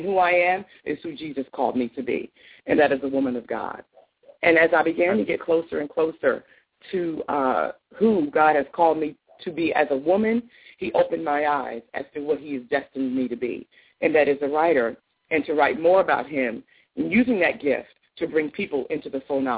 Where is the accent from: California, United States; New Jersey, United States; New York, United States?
New Jersey, United States; Elizabeth; And I am originally from Elizabeth, New Jersey, so I am a Jersey girl.